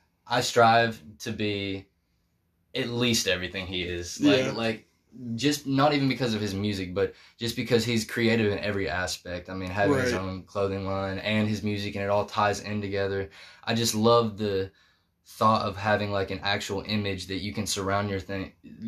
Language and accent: English; Muscle Shoals, Alabama, United States; I am from Muscle Shoals, Alabama, and I've been making music for as long as I can remember.